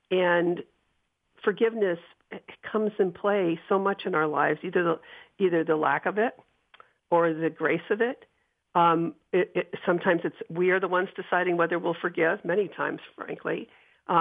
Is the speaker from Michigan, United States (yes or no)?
no; Ashtabula, Ohio, United States; I did. I grew up in Ashtabula.